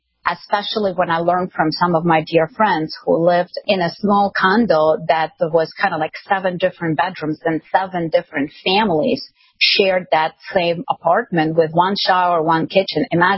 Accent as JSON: {"language": "English", "country": "Ukraine", "tie": "born or raised there", "second_language": "English", "said": "I was born and raised in Ukraine. At that time, it was the Soviet Union with the whole communism spillover"}